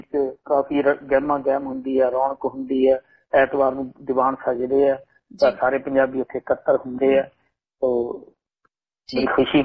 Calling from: Seattle, Washington, United States; ਮੈਂ ਇਸ ਵਕਤ ਸਰਕਾਰੀ ਤੌਰ ਤੇ ਵਾਸ਼ਿੰਗਟਨ ਸਟੇਟ ਦਾ ਇੱਕ ਛੋਟਾ ਜਿਹਾ ਕਸਬਾ ਹੈ ਸਿਆਟਲ

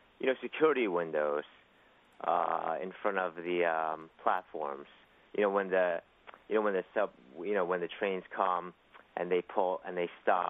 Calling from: Palisades Park, New Jersey, United States; Actually, I'm from Palisades Park in New Jersey.

